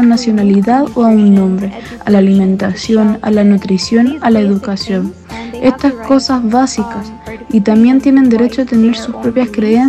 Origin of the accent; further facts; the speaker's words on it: Guyana; soy de Guyana. Crecí en un país donde hay niños y adolescentes en todos los rincones de la nación